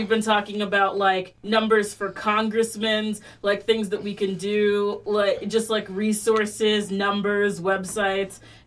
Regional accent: Jamaica; I got in an argument with a white dude recently, and I'm a Jamaican person.

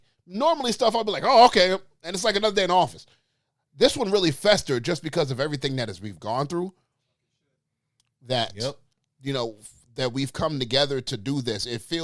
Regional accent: New York, United States; I'm going to be performing for Sammy in New York, you know, my hometown, when I was born

